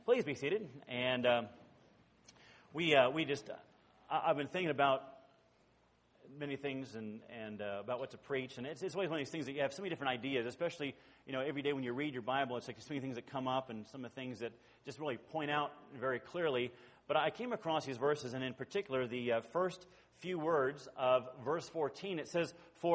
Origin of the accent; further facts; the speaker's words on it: California, United States; I grew up in California, and I went to grade school in Northern California, went to high school and college in Southern California